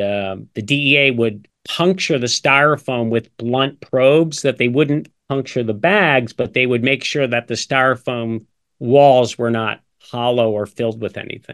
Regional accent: New Jersey, United States; Well, I'm from New Jersey, so this ties in. I'm a northern kid.

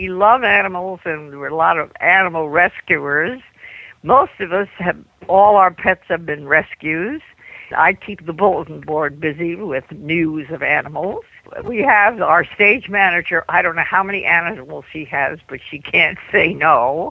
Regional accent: New York City, New York, United States; And I'm glad I grew up in New York because, Lord knows, you see everything.

